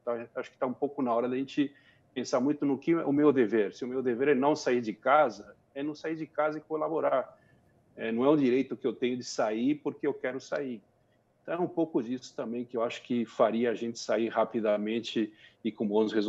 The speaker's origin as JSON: {"language": "Portuguese", "country": "Brazil", "said": "Então, como brasileiro, como cidadão, eu acho que não pode ter experimentos"}